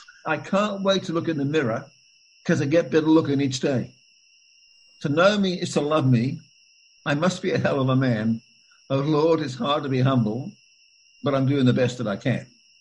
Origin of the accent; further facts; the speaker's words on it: Liverpool, North West England, United Kingdom; born there; I was born in Liverpool, England, so I was kind of weaned on